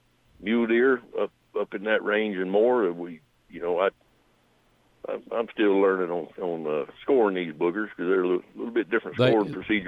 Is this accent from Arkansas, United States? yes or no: no; Florida, United States; moved away; That's the way I was raised. I'm originally from Florida.